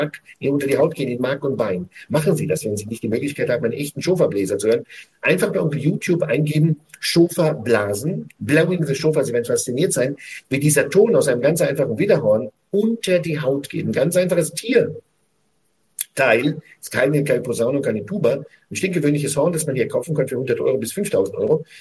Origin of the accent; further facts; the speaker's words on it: Israel; Das Lied kenne ich seit meiner Kindheit in Israel, hier in diesem Israel.